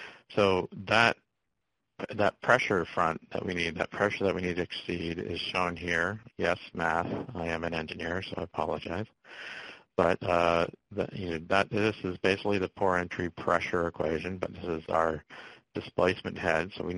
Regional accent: Canada; now in United States; I'm Canadian, so I have lived in the United States almost 20 years, so my accent and dialect is both.

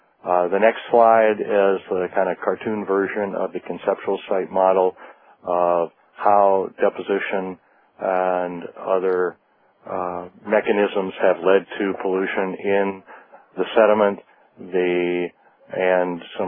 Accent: East Coast, United States; now in Seattle, United States; again, I'm originally from the East Coast, now living on the West Coast

